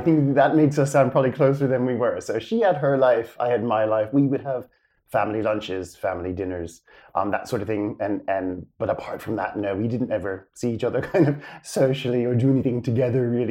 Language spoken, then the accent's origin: English; United States; moved away; I grew up in the States. You could probably tell from the accent still hangs around, even though I've lived out of the States now more than in. In suburbia